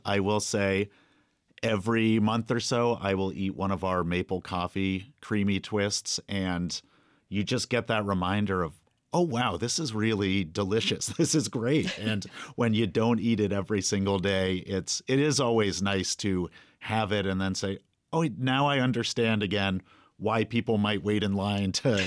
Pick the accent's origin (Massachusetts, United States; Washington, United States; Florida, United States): Massachusetts, United States; I grew up in Massachusetts, so that's not natural to my lexicon and understanding.